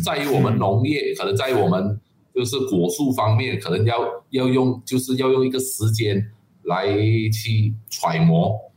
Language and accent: Chinese; Malaysia; 因为我们马来西亚比较缺乏的是这个数据